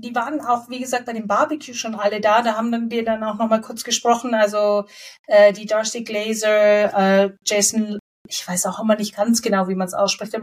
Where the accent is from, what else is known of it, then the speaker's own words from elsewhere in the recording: Munich, Bavaria, Germany; weil eine der ersten Fragen war dann immer, hey, woher kommst du? München, Deutschland.